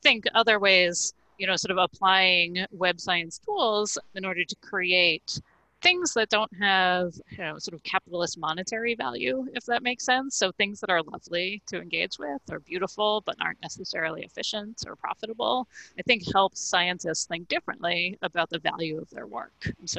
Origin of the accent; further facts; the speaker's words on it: United States; So I'm going to give this response from my own sort of unique perspective as an American living in Massachusetts, raising kids.